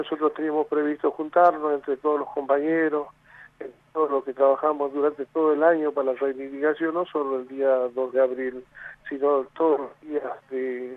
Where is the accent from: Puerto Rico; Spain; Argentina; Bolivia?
Argentina; somos argentinos